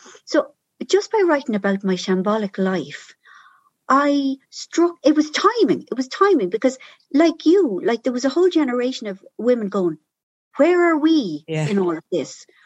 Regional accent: Ireland; also born or lived in London; like I kind of clustered as many Irish people to me as possible because with the best will in the world, we are funnier than other nations.

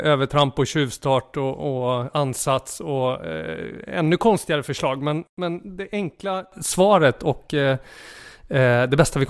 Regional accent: Borås, Västra Götaland County, Sweden; now in Stockholm, Sweden; Jag är uppvuxen i Västergötlands pärla, Borås.

